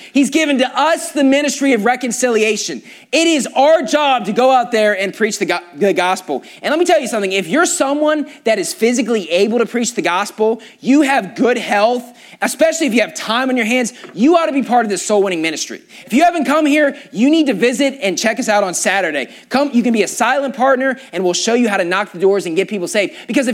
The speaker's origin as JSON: {"language": "English", "region": "West Virginia", "country": "United States", "lives_now": "California, United States"}